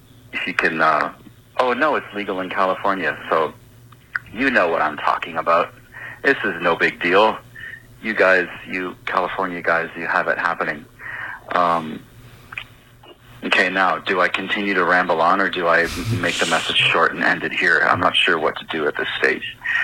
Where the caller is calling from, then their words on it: Toronto, Ontario, Canada; I'm calling from Toronto, Canada, and, weed is going to be legal in my country